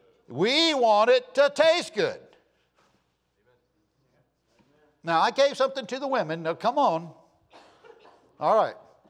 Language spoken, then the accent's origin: English; Florida, United States; I was raised in Northeast Florida.